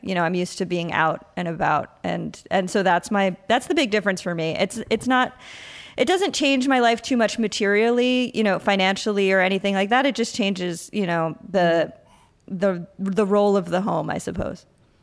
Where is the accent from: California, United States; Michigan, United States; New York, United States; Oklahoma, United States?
New York, United States; now in Brooklyn, United States; You know, I grew up on Long Island. I stayed on Long Island for a little while in my adulthood, and then I moved to Brooklyn.